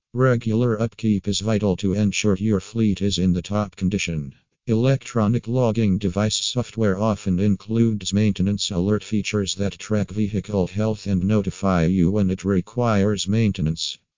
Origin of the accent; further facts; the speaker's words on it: Pennsylvania, United States; from Pennsylvania and USA.